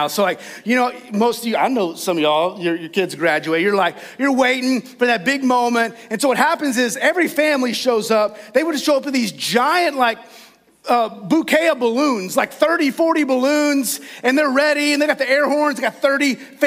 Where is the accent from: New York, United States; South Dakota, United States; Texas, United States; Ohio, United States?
Texas, United States; Now I grew up in West Texas and some of you might have, but in West Texas, there are these things called tumbleweeds.